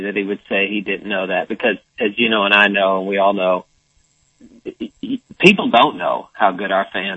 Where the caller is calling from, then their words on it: Nashville, Tennessee, United States; Gentlemen, I'm calling you from Nashville.